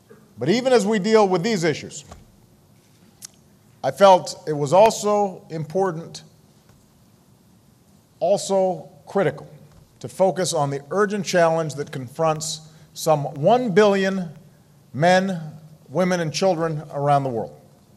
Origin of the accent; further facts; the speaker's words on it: Chicago, Illinois, United States; but since we're not doing this in my hometown, I wanted to bring a little bit of Chicago to Washington.